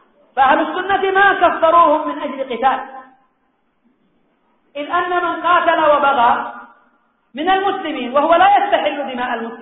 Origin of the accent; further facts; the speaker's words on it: Yemen; خاصة أفرادهم الموجودون عندنا في اليمن